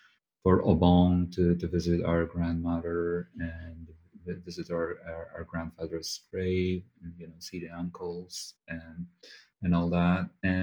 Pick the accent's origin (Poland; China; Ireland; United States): Poland; Warsaw, Masovian Voivodeship; also born or lived in Tokyo, Japan; So I was born in Warsaw, and we spent the first couple of years of my life here in Warsaw. And then we moved to Tokyo for around 3 years. And then we came back to Warsaw with our family. And we pretty much stayed here.